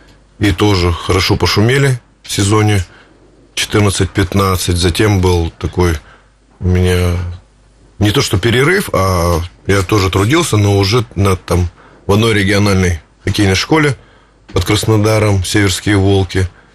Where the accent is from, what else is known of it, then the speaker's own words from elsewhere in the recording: Izhevsk, Udmurt Republic, Russia; Конечно, для меня Ижевск – родной город. И, наверное, на моем месте каждый был бы рад, да, вернуться в родной город, где много родственников, друзей старинных